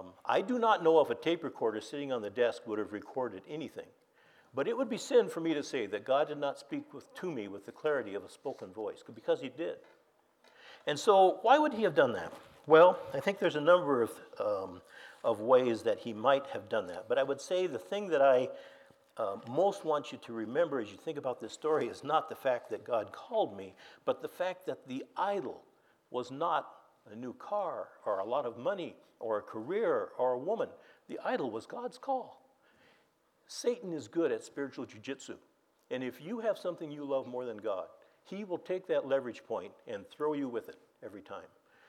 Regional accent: Oregon, United States; Now, you've got to understand, I grew up in Western Oregon.

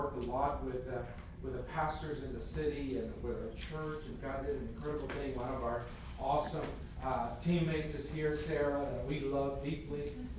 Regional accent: Matamoros, Tamaulipas, Mexico; I grew up in Mexico, and I'm one of those kids that as my mom is ready to have me. This is living in the border town of Matamoros.

